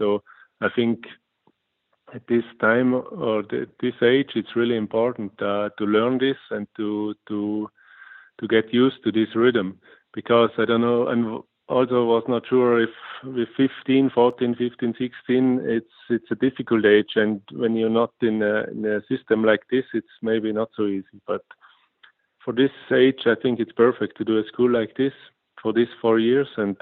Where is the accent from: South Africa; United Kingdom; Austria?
Austria; St. Anton am Arlberg, Tyrol; we had the World Championship in St. Anton at my hometown.